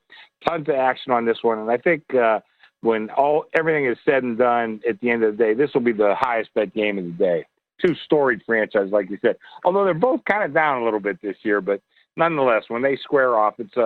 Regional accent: Pittsburgh, Pennsylvania, United States; And people know I'm from Pittsburgh, but I'm not a Pitt fan. I'm a Penn State fan.

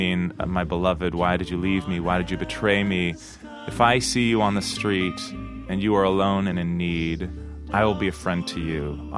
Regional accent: Portland, Oregon, United States; They're from my hometown, Portland, Oregon, and I was a fan of theirs when I was in high school

